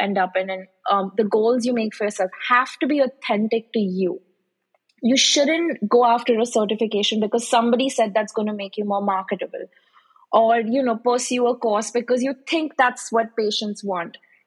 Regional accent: India; moved away as an adult; now in United States; I came from India, like I said, very clear about what I wanted

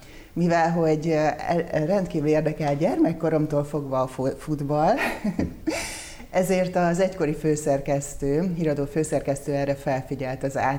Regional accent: Borsod-Abaúj-Zemplén, Hungary; nem vagyok kárpátaljai. Sokan azt gondolják, hogy az vagyok, de én Borsodabói Zemplén megyéből, azon belül is Abaújból származom. Hát viszonylag közel van Kárpátaljához.

